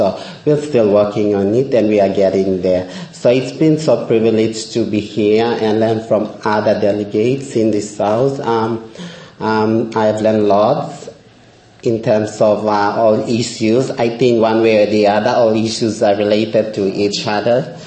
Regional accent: Papua New Guinea; I'm from Papua New Guinea.

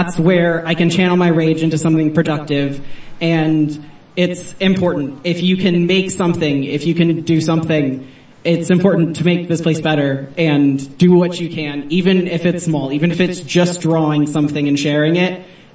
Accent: Kansas, United States; I am, as you can probably hear, originally from the U.S. I'm from Kansas, right in the middle of the Bible Belt, though I've been here longer than I can remember.

